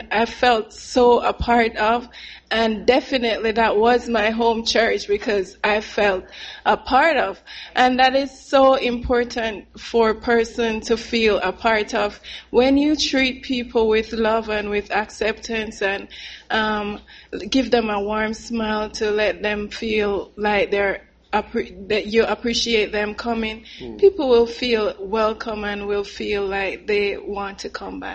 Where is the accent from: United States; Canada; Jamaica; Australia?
Jamaica; I grew up in Jamaica, rural area, and I moved to Kingston, where it was the city, and I moved from churches to church